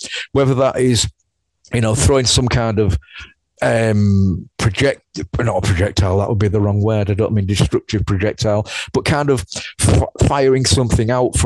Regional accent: England, United Kingdom; I'm English, we pronounce it Kane, I'm afraid.

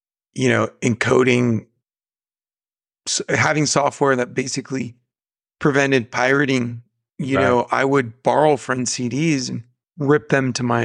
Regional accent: Downey, California, United States; I grew up in Downey, and it's this high school I went to was a high school

